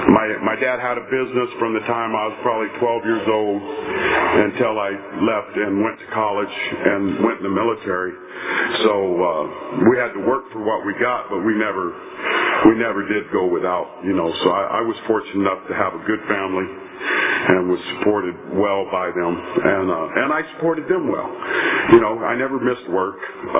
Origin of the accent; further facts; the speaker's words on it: Tulare, California, United States; I grew up in Tulare. I lived there my whole life.